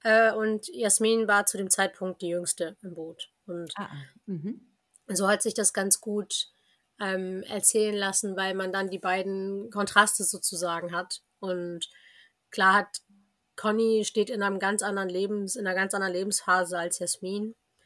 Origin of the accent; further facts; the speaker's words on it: Oldenburg, Lower Saxony, Germany; ich komme aus Oldenburg, bin dort geboren und aufgewachsen